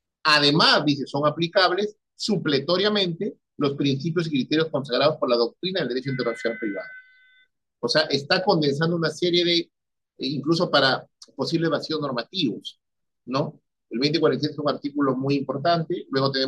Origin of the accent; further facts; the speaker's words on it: Peru; lo que implica el derecho internacional privado de familia en mi país, en el Perú